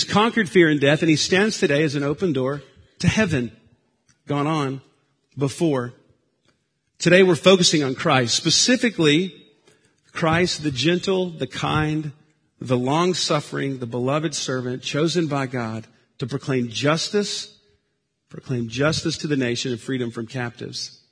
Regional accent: Arkansas, United States; accent: Arkansas; in my good Arkansas accent, trying to figure out how to get to places.

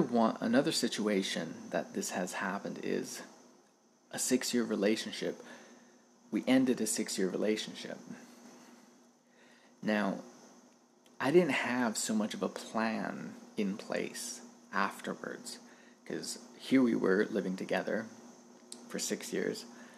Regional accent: Prince George, British Columbia, Canada; also born or lived in Vancouver; So I moved from Vancouver back to my hometown. And then I went a year later to go visit Vancouver. And I thought to myself, like, how... why am I still, you know, living in Prince George?

